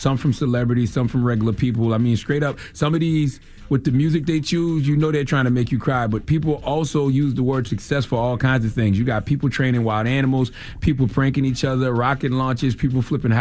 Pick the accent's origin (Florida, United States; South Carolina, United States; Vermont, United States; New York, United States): South Carolina, United States; Monks Corner; You know, I do it every single year in my hometown in Monk's Corner, South Carolina.